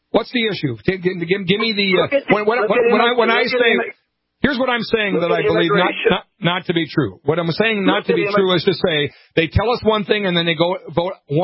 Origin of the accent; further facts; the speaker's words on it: Montevideo, Minnesota, United States; At least in Montevideo, my hometown, they call it the Lanes, right? The Monty Lanes.